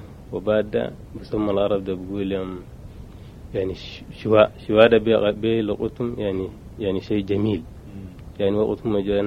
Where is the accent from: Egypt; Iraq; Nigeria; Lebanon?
Nigeria; Maiduguri, Borno; Arabic is a second language; نعم أنا مولود في نيجيريا، أمي وأبي كلهم كمولودين هنا في نيجيريا. في برنو مايدوكري من الولايات الشمال، مايدوكري في قرية تسمى شواري، من قريب من مايدوكري